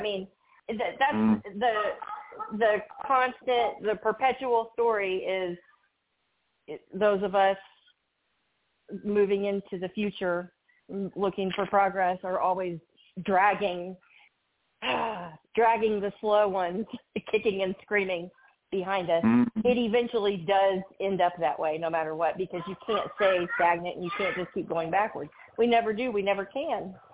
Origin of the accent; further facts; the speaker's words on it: Dallas, Texas, United States; now in Kentucky, United States; I live in Kentucky. I'm from Dallas.